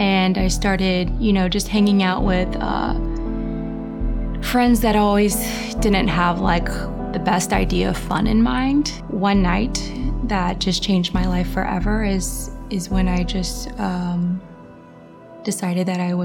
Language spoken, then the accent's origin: English; Alabama, United States; I've been coming to the church for about 2 years now. I'm originally from Alabama. I'm one of 5 siblings